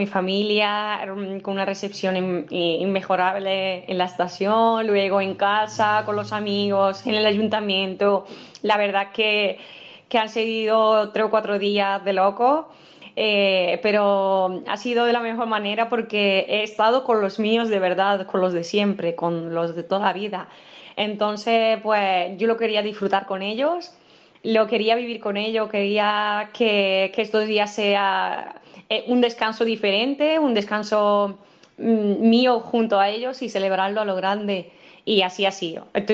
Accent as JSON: {"language": "Spanish", "town": "Casariche", "region": "Andalusia", "country": "Spain", "tie": "born or raised there", "lives_now": "Aguilar de la Frontera, Spain", "said": "Yo, aunque vivo aquí en Aguilar y que también me ha recibido de la misma manera, pero mi pueblo también es Casariche y nunca, nunca lo dejo atrás, siempre lo llevo en el corazón."}